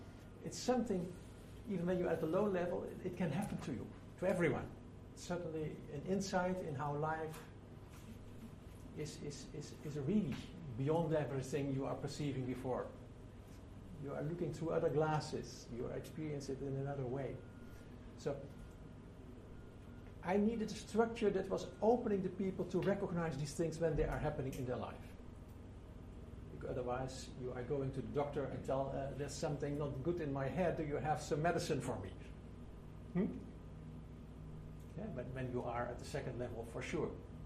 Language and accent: English; Netherlands; now in India; I moved from Holland to there. Because of my past, they asked me there to organize mental health care.